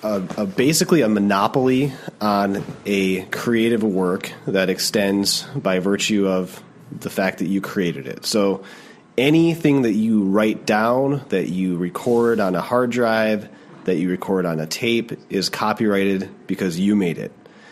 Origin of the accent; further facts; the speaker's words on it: Flint, Michigan, United States; I grew up in the Flint area.